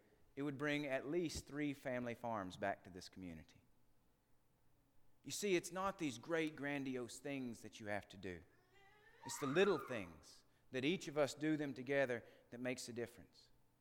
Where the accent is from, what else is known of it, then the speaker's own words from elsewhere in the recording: Jamestown, Tennessee, United States; In my hometown, Jamestown, Tennessee, we have one of the highest unemployment rates in the nation.